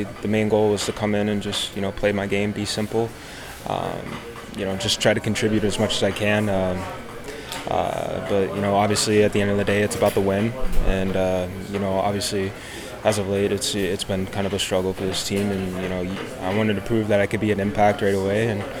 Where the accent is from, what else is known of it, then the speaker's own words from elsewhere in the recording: North Carolina, United States; Growing up, my entire family was a Red Wings fans. But since I'm from North Carolina, I think I'm more of a Canes fan.